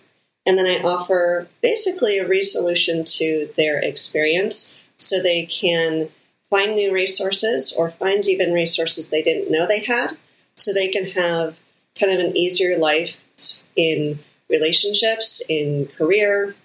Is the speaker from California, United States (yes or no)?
yes; California, United States; Well, yes, I'm from the Bay Area and born and raised in the area.